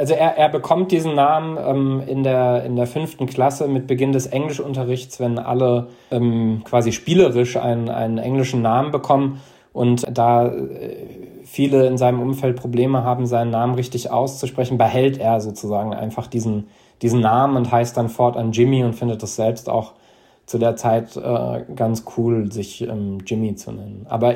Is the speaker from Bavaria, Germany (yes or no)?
no; Celle, Lower Saxony, Germany; born there; zwar ist meine Mutter, die ist aus Celle, und ich bin auch in Celle geboren worden, und dort haben meine deutschen Großeltern gelebt.